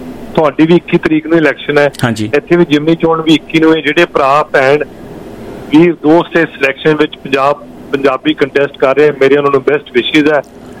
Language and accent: Punjabi; Punjab, India; now in Canada; ਮੈਂ ਪੰਜਾਬ ਦਾ ਜੰਮਪਲ ਹੈ ਜੀ.